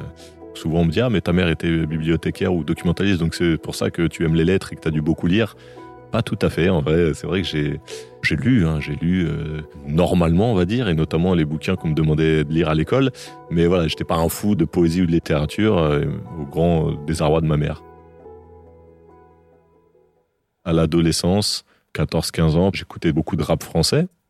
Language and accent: French; Saint-Denis, Île-de-France, France; also born or lived in Le Blanc-Mesnil; suis né le 31 juillet 77 au Blanc-Ménil dans le 93, mais j'ai tout de suite habité à Saint-Denis, donc voilà, j'ai grandi à Saint-Denis. J'ai adoré grandir à Saint-Denis. C'est une ville très multiculturelle, très très dynamique.